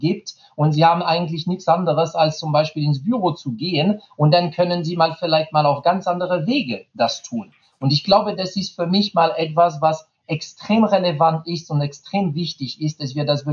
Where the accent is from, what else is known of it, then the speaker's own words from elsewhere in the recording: France; German is a second language; tut mir leid als Franzose